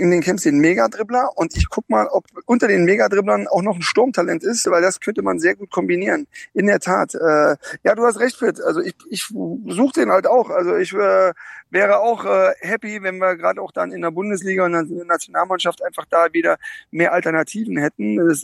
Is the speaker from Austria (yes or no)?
no; Karlsruhe, Baden-Württemberg, Germany; ich bin gerade in Karlsruhe in meiner alten Heimat